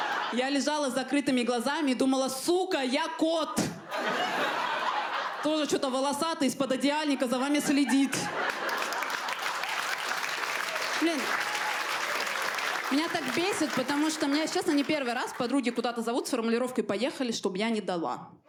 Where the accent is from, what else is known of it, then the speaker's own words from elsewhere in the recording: Armenia; В плане, я же армянка. Ну, у нас же реально все умеют.